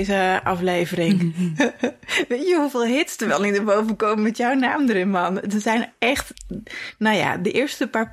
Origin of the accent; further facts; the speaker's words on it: Limburg, Netherlands; Ik ben opgegroeid in Zuid-Limburg... op 10 kilometer van de opleiding toendertijd nog in Kerkrade.